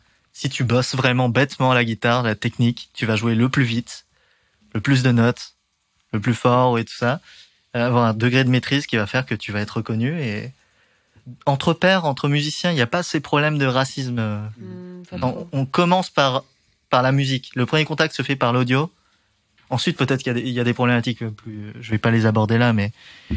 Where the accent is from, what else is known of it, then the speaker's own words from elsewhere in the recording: Amiens, Hauts-de-France, France; Je suis né à Amiens, donc on se rejoint sur ça. Donc, enfance Picarde, bucolique, ouais. Plutôt tranquille.